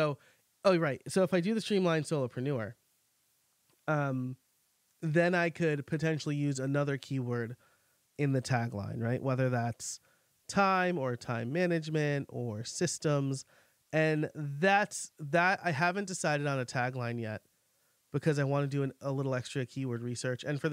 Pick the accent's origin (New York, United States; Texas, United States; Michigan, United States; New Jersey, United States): New York, United States; accent: New York; throw my New York accent all over that.